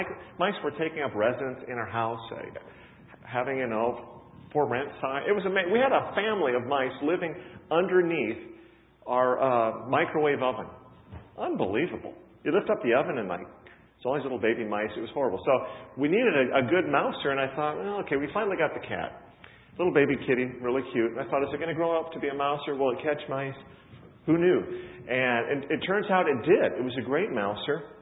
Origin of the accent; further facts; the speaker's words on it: Midwest, United States; I grew up in the Midwest, all right? Father was a farmer.